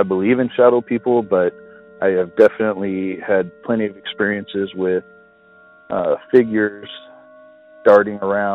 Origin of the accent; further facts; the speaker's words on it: Lakewood, California, United States; I'm one of 3 brothers. who are calling about the stories we have regarding the house we grew up in Lakewood, California.